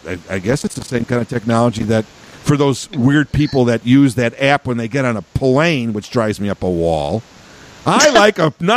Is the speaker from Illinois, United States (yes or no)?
yes; Chicago, Illinois, United States; I said, I'm from Chicago. I said, I don't really, we don't really have these things there.